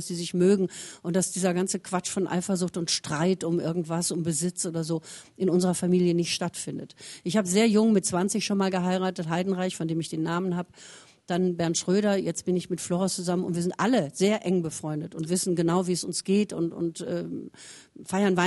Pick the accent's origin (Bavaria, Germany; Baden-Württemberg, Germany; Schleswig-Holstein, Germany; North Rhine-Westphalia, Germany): North Rhine-Westphalia, Germany; Essen; in diesem Ruhrpott-Slang, ich bin ja in Essen aufgewachsen